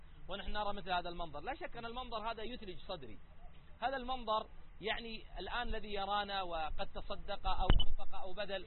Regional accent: Saudi Arabia; عندنا بالسعودية

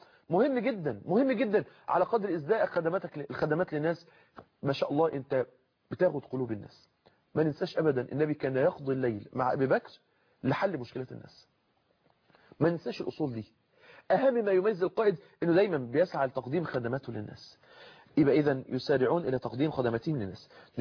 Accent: Mansoura, Dakahlia, Egypt; عندنا في المنصوره

